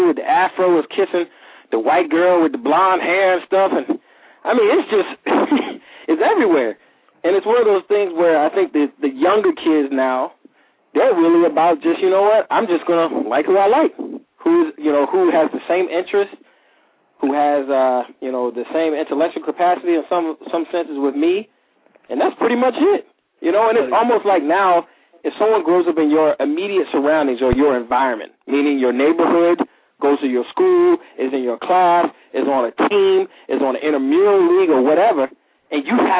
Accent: Virginia, United States; now in Minnesota, United States; When I'm from Virginia as well. When I came up here

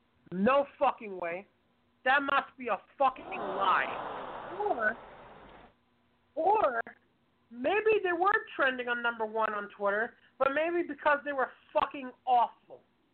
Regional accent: Philadelphia, Pennsylvania, United States

